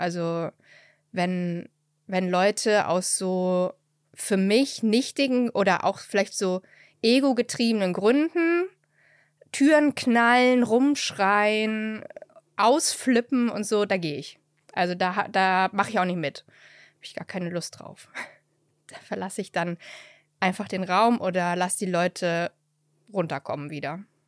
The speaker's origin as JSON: {"language": "German", "town": "Halle", "region": "Saxony-Anhalt", "country": "Germany", "tie": "born there", "said": "Aber ich bin ja in der DDR geboren und es gibt den Moment von so, wo wir in Halle sitzen"}